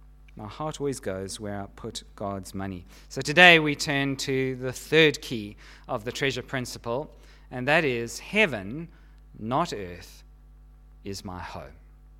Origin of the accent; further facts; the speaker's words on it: South Africa; moved away as an adult; now in Australia; Well, that was not easy, because we had been born and brought up in Southern Africa. Our culture, our language, our values, our history, our education, and our experience were all, of course, Southern African. That is our motherland. So when we moved to Australia, I decided that I would stop calling South Africa home.